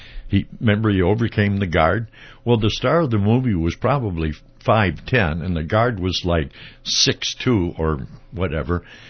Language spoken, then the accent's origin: English; St. Paul, Minnesota, United States; But I'm from St. Paul, and so that murder of his wife in Highland Park was, you know, big deal.